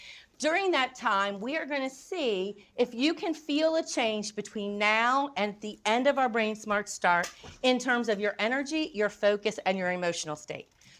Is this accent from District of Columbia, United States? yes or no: no; North Carolina, United States; But I'm from North Carolina.